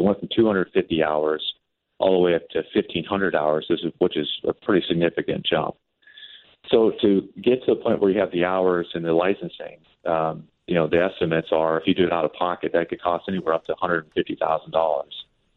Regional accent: Montana, United States; given the fact that, you know, I grew up in Montana, a small, and, you know, Billings was my airline or my the place I wanted to fly out of.

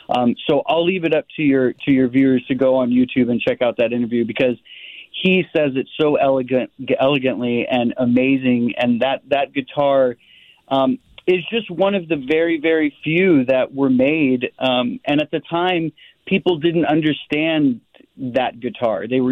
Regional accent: California, United States; It's always been in the Valley, and I grew up in the Valley. So I'm really excited that I got to do a documentary about the place I grew up

